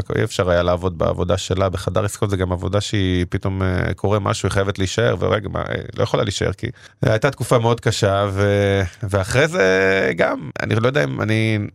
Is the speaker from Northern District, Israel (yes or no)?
no; Bnei Brak, Tel Aviv District, Israel; עכשיו גדלתי בעיר בני ברק, פרדס קאסי שכונה בעיר, אני עד כיתה ח' הייתי בבית ספר דתי.